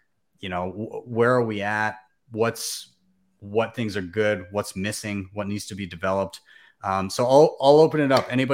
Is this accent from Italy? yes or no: no; Canada; because I'm Canadian